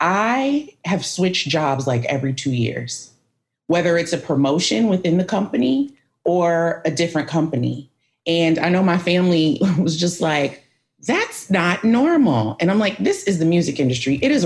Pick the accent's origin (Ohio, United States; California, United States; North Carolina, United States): Ohio, United States; Canton; I'm from a small town. I'm from Canton, Ohio.